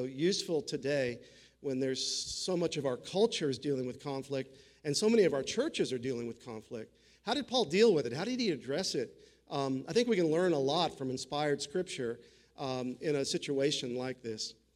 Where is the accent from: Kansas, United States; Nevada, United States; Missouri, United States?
Missouri, United States; Springfield; I grew up in Springfield, where Missouri, which is the headquarters of the Assembly of God